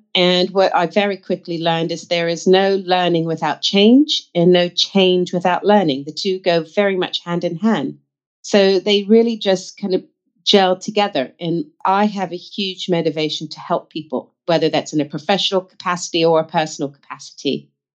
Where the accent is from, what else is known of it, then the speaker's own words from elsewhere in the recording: Texas, United States; moved away as an adult; now in London, United Kingdom; So, yes, I grew up in the States, in Texas. My family's from Florida, but I've lived here in London now for 24 years.